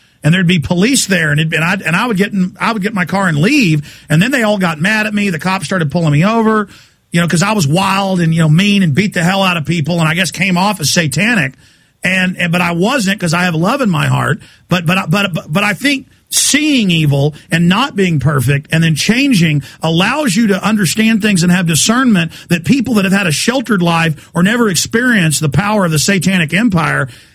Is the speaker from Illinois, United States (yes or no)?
no; Dallas, Texas, United States; I grew up in Dallas and saw a lot of occult stuff